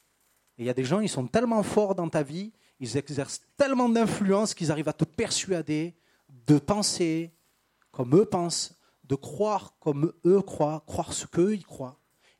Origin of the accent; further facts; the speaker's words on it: Marseille, Provence-Alpes-Côte d'Azur, France; je viens de Marseille, c'est pour ça.